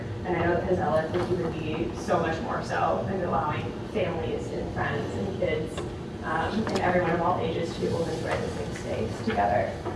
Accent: Ankeny, Iowa, United States; Being born and raised in Ankeny, over about the past 8 years, we've had 3 microbreweries built in Ankeny

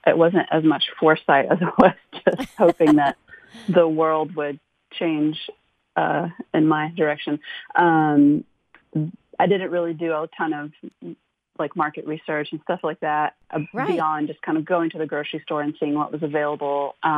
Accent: Southlake, Texas, United States; Well, I grew up in South Lake. Before it was South Lake, it was still pretty small, you know, 40 years ago.

